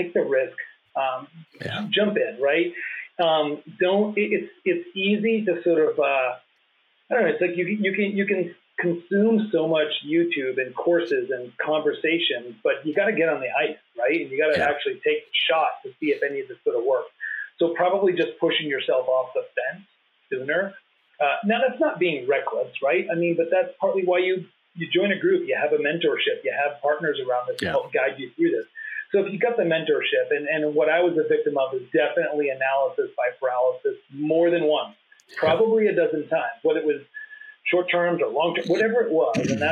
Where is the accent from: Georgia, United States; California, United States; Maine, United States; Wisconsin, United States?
Maine, United States; You know, obviously we Troy and I grew up in Maine, neighbors as it turned out.